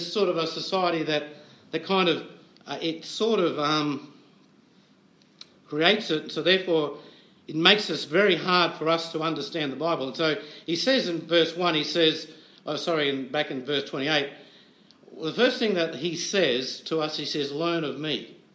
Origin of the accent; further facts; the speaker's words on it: Brisbane, Queensland, Australia; a town which is 1 hour from where I was brought up in Brisbane